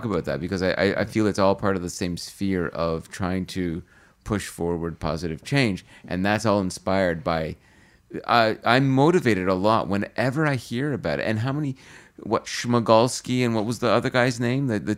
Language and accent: English; Brampton, Ontario, Canada; because in my hometown of Brampton in the 70s